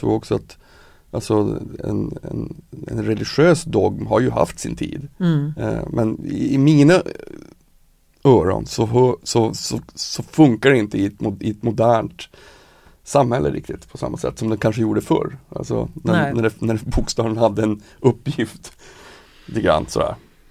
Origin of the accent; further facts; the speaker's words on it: Piteå, Norrbotten County, Sweden; moved away as an adult; Det är konstigt att jag flyttade när jag var 18 från Piteå.